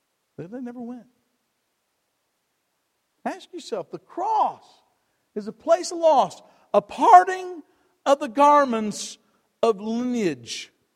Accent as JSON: {"language": "English", "country": "United States", "said": "I'm glad I'm an American, amen?"}